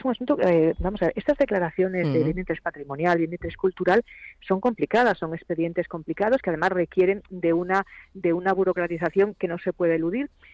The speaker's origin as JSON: {"language": "Spanish", "town": "Lugo", "region": "Galicia", "country": "Spain", "lives_now": "Madrid, Spain", "said": "yo soy una madrileña de Lugo y voy a pasar la Nochebuena y la Navidad con mi familia en Galicia."}